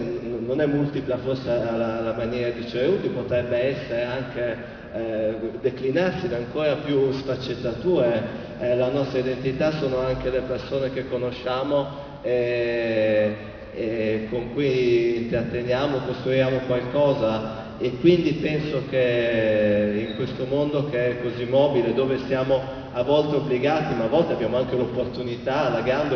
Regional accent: Trentino-Alto Adige, Italy; now in France; Io vivo in Francia, ma non sono francese, sono trentino

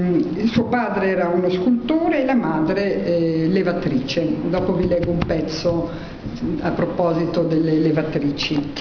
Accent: Germany; io sono tedesca

